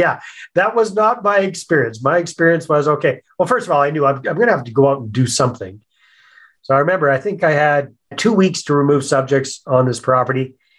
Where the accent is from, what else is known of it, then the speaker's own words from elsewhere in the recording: Canada; also born or lived in Mexico / Costa Rica; as you'll hear by the accent, I'm Canadian. I'm based up here in beautiful British Columbia, Canada. Haven't always been here though. I lived overseas for about 14 years in Latin America, in Mexico and in Costa Rica